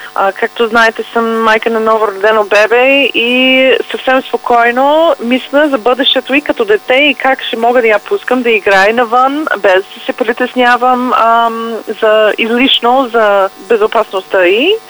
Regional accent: Hershey, Pennsylvania, United States; Bulgarian is a second language; В едно малко градче в щата Пенсилвания, казва се Хърши.

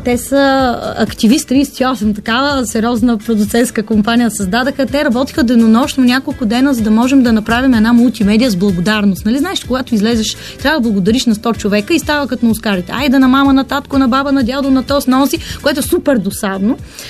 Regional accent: Varna, Varna Province, Bulgaria; born there; аз все пак съм родена във Варна

